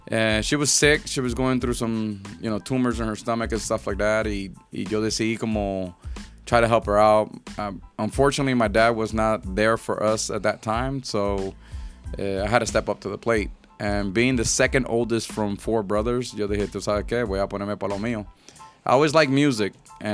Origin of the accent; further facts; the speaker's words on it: Miami, Florida, United States; born there; I was born in Miami, Florida, Dade County. I'm a Dade County baby, 305.